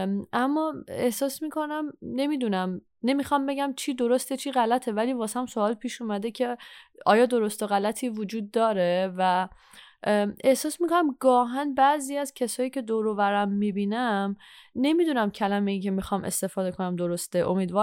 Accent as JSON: {"language": "Persian", "country": "Iran", "moved": "yes", "said": "مخصوصا ما که خارج از ایرانیم"}